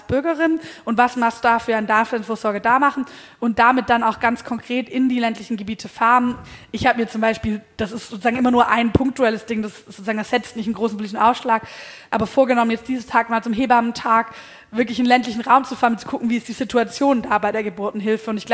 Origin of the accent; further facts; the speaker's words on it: Baden-Württemberg, Germany; auf ins schwäbische Land, wo ich herkomme